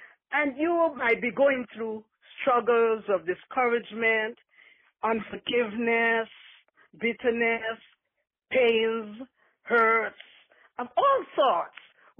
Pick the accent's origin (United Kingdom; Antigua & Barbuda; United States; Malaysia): Antigua & Barbuda; St. John's, Saint John; I am from the Caribbean in Antigua, St. John's, Antigua. It is one of the largest island in the Leeward Island. It's 108 square miles, and we have 365 beaches with white and pink sand.